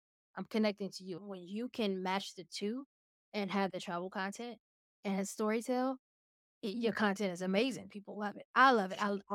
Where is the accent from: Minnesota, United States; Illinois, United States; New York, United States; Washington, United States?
Illinois, United States; Chicago; So my background, I'm born and raised in Chicago.